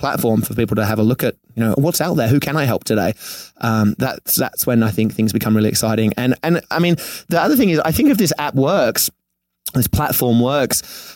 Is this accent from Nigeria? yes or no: no; Sydney, New South Wales, Australia; now in Venice Beach, United States; I come from Manly in Sydney, which is on the beach. I surf.